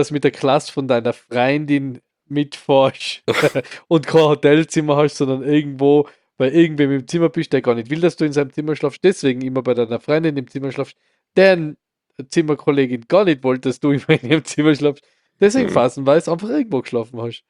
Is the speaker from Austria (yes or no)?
yes; Austria; als Österreicher macht man relativ selten Urlaub in Österreich